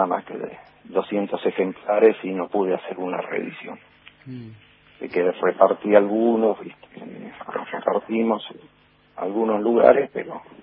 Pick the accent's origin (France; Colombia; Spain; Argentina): Argentina; como argentino bien nacido